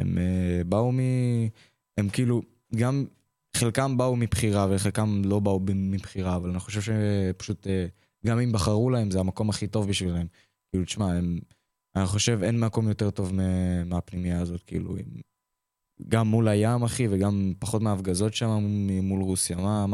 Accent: Ukraine; now in Israel; אני ברחתי עכשיו מאוקראינה, זהו.

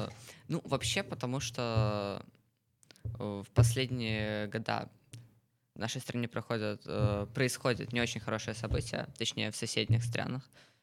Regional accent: Vitebsk, Vitebsk Region, Belarus; Я из Витебска.

